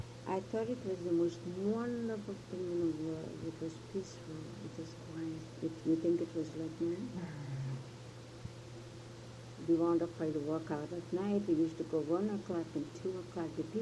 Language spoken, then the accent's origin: English; New York, United States; By comparison. I come from New York. And all the towns around, big places, family lived on.